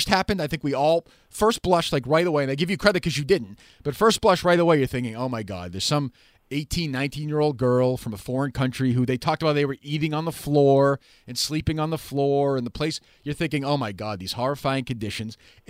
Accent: Boston, Massachusetts, United States; obviously I'm from Boston.

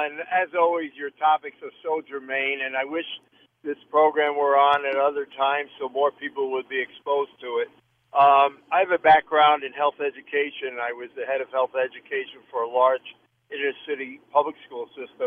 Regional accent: New York City, New York, United States; We were growing up in New York City area back in the 50s

